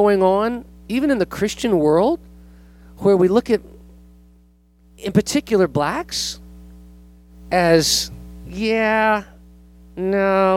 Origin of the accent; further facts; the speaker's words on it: San Jose, California, United States; but I grew up in California. If you look at my yearbook, I'm a minority.